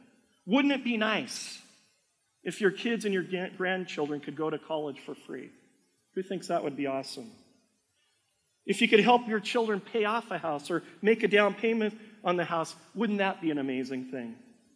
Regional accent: United States; now in Canada; Well, you see, I grew up in the States. Things are a little different between the U.S. and Canada.

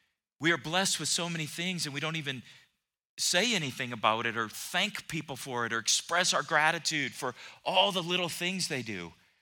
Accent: San Diego, California, United States; also born or lived in Philippines / Florida / Seattle / Bay Area; I grew up in San Diego. My dad was Navy. I mentioned that many times. Grew up, we lived in different places in the U.S., always on an ocean somewhere. We lived in the Philippines, lived in Florida.

